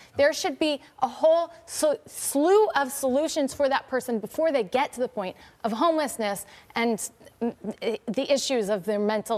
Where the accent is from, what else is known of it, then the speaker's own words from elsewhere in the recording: Galesburg, Illinois, United States; I grew up in Galesburg, Illinois